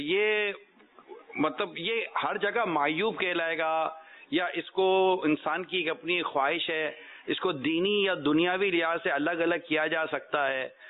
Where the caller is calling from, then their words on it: Karachi, Sindh, Pakistan; جی ہم کراچی سے بول رہے ہیں